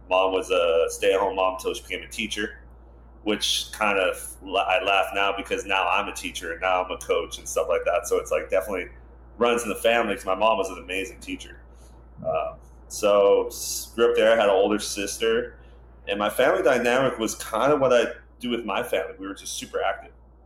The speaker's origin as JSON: {"language": "English", "town": "Hilo", "region": "Hawaii", "country": "United States", "tie": "born or raised there", "said": "I was born in Hilo in the 80s, which was a fun time to grow up in Hawaii."}